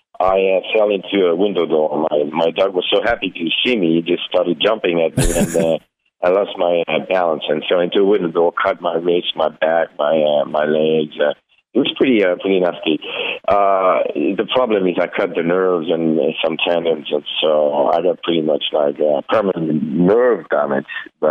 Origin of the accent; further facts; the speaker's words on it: Paris, Île-de-France, France; now in Los Angeles, United States; I was born and raised in Paris, actually.